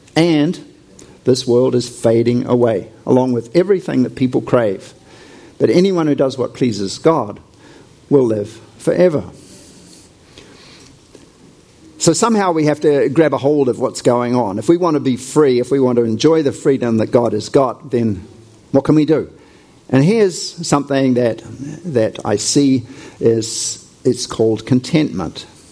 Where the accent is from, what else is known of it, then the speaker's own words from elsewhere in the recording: New Zealand; I come from New Zealand, and we have a lot of cows in New Zealand. When I grew up, there were 4 cows for every human.